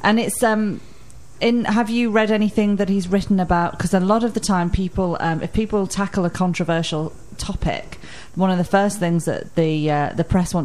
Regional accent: United Kingdom; now in New Zealand; as a non-Kiwi, as a British person

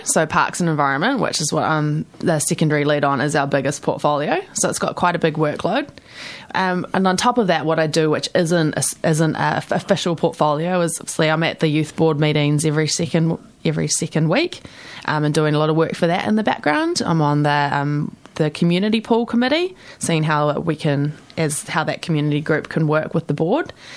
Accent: Hamilton, Waikato, New Zealand; which is I've been there quite a few times. It's my hometown, so.

